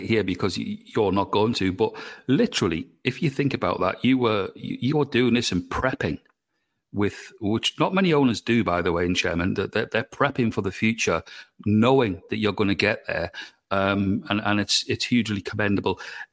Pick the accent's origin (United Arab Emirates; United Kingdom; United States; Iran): United Kingdom; North East England; obviously I'm from the North Tyneside area